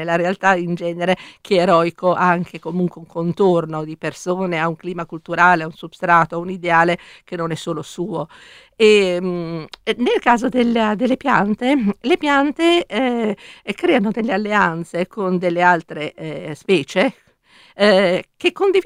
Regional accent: Piedmont, Italy; direttamente sono piemontese.

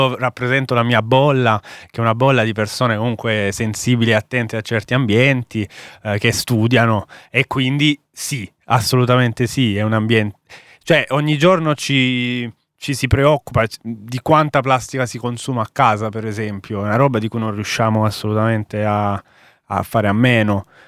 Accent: Apulia, Italy; anche perché io sono salentino

